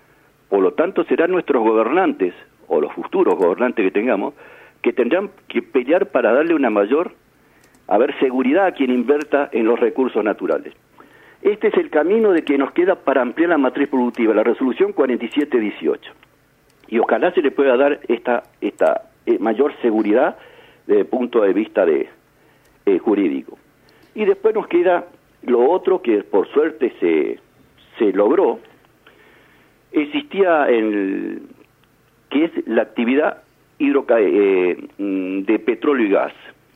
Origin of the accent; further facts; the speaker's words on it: Tierra del Fuego, Argentina; yo soy fueguino acá